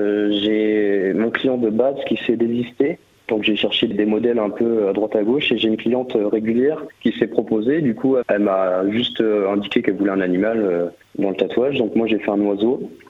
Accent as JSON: {"language": "French", "town": "Beaumont-sur-Sarthe", "region": "Pays de la Loire", "country": "France", "tie": "born or raised there", "said": "Et sachant que j'habitais toute mon enfance à Beaumont-sur-Sarthe, je me suis orienté dans ce village."}